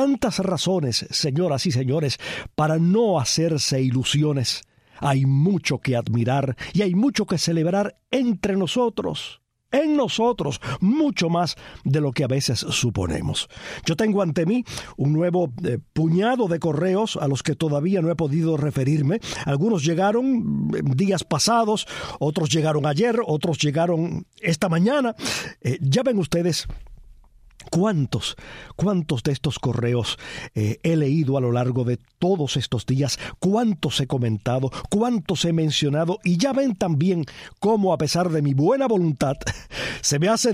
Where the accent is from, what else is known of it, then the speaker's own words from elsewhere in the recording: Cuba; la gran mayoría de nosotros, como cubanos, comparte.